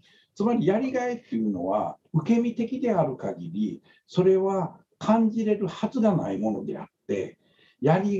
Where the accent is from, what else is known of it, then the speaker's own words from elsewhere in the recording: Osaka, Japan; よく大阪人やからなんかおもろいことあれへんか、あれへんなあいうのがこの挨拶を交わしたんやな。